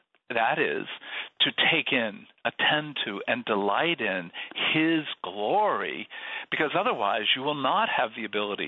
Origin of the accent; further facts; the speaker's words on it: Seattle, Washington, United States; Now, I'm from Seattle, so we are known across the country as weather wimps.